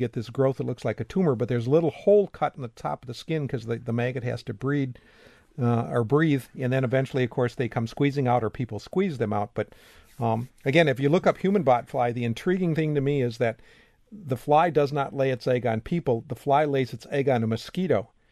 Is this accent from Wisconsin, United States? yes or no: yes; Wisconsin, United States; Growing up in Wisconsin and I never would have thought I would see cases of human bot fly here.